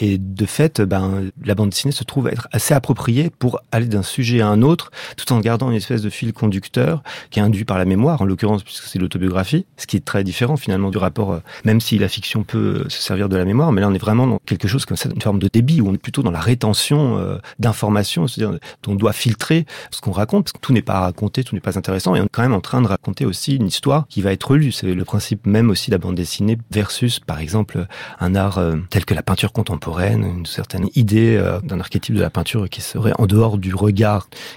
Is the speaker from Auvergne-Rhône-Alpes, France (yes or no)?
no; Paris, Île-de-France, France; je suis un Parisien qui redécouvre les arbres